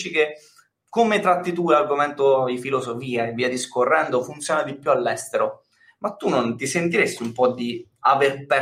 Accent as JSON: {"language": "Italian", "town": "Milan", "region": "Lombardy", "country": "Italy", "moved": "yes", "lives_now": "Termoli, Italy", "said": "Io sono da Milano, mi sono trasferito a Termoli, anche per star vicino alla famiglia"}